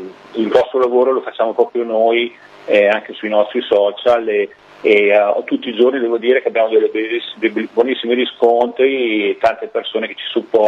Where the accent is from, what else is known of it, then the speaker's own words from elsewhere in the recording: Modena, Emilia-Romagna, Italy; sono di Modena